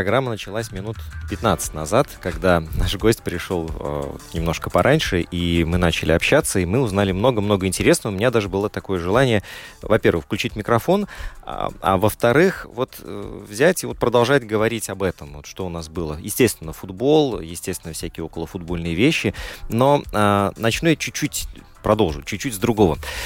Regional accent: Latvia; Ну, мы говорим: «Мы из Латвии».

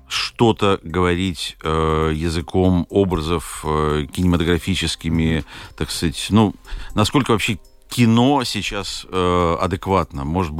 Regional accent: Lviv, Lviv Oblast, Ukraine; moved away as an adult; also born or lived in Moscow; now in Latvia; коль скоро я родился во Львове и вырос там, и окончил школу, и из Львова я уехал учиться в Москву, где потом остался работать.

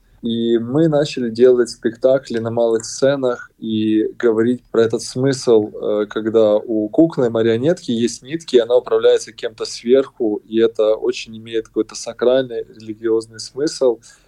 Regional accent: Kharkiv, Kharkiv Oblast, Ukraine; в городе Харьков, откуда я родом

